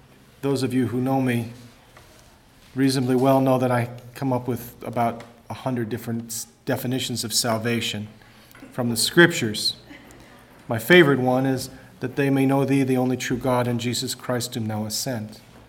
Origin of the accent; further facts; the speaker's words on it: Ireland; Maybe it's me being an Irishman or something.